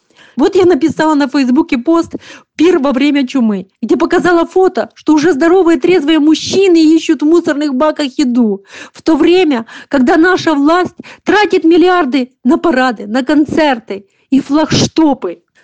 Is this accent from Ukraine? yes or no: yes; Ukraine; Я, как украинка, понимаю